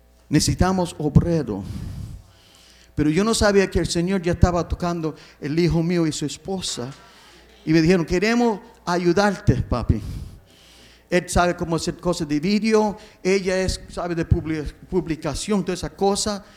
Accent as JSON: {"language": "Spanish", "town": "Gary", "region": "Indiana", "country": "United States", "tie": "born or raised there", "said": "Y yo soy nacido y criado en Gary, Indiana. No todos los puertorriqueños son de Nueva York o de California, otro sitio, o de Miami. Algunos son de Gary, Indiana. Y ahí es donde yo nací."}